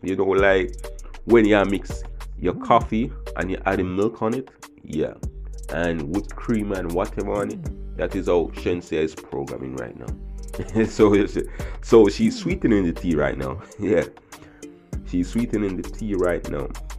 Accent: Jamaica; As you know, I'm a Jamaican. A lot of Jamaicans won't support it.

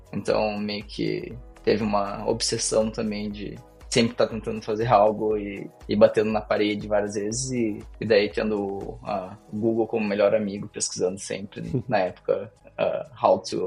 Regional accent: Porto Alegre, Rio Grande do Sul, Brazil; Eu sou de Porto Alegre, no Rio Grande do Sul.

